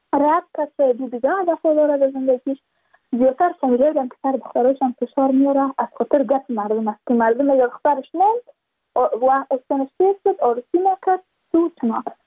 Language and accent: Persian; Badakhshan, Afghanistan; چون ما از بدخشان هستیم، یعنی منطقای دور دستش